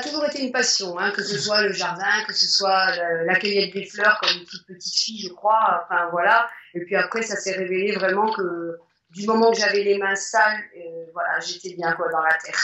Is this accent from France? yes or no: yes; eastern France, France; now in Sommières, France; je ne suis pas de la région de Sommières à l'origine. Ouais. Moi je viens de l'est de la France